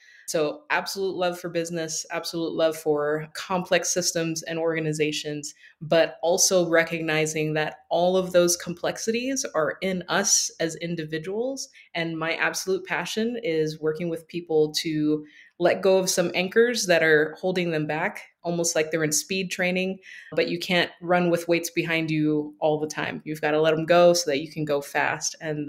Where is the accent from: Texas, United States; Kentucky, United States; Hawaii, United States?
Hawaii, United States; accent: Hawaiian Pidgin; I was born and raised in Hawaii. So let's just say that I've left a lot of things, left a culture that was familiar to me for, you know, the more understood American culture. And I let go of my Hawaiian pidgin